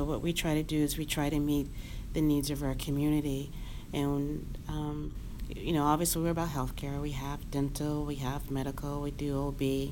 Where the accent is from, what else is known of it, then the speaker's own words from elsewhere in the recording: Oakland, California, United States; also born or lived in El Cerrito; now in Vallejo, United States; I am from Oakland, California, and lived in Oakland, California, and when I was a kid, moved to El Cerrito, and I now live in Vallejo, California. So I am a Bay Area native.